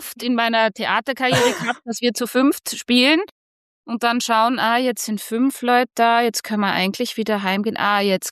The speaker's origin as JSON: {"language": "German", "country": "Germany", "said": "ich komme aus Deutschland, aber mein Vater ist aus Wiener Neustadt."}